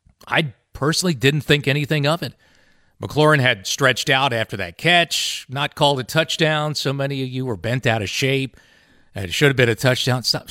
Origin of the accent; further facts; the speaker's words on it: Dublin, Leinster, Ireland; I'm from Dublin.